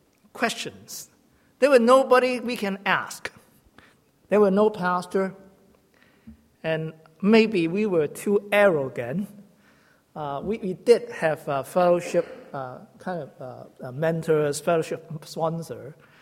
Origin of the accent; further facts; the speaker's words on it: Hong Kong; English is a second language; now in Canada; My wife and I came from Hong Kong, studying in Red Deer, starting at the same time.